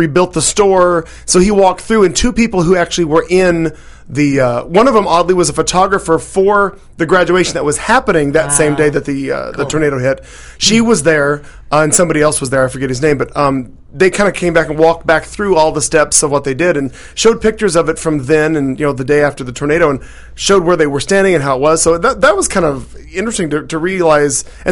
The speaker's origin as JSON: {"language": "English", "town": "Joplin", "region": "Missouri", "country": "United States", "tie": "born or raised there", "said": "ain't heavy, it's my hometown."}